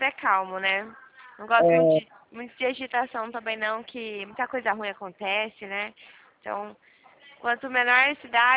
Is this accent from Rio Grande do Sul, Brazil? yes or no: no; Americana, São Paulo, Brazil; Eu sou de Americana. Americana, São Paulo.